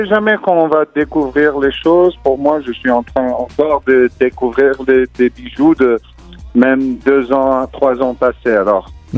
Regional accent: New York, United States; French is a second language; En fait, j'ai grandi à New York

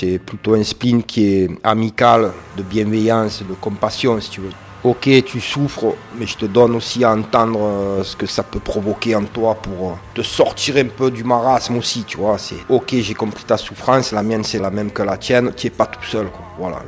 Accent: Port-de-Bouc, Provence-Alpes-Côte d'Azur, France; Moi, je viens de Port-de-Bouc, d'un quartier, je connais ça, j'ai grandi dans un centre social

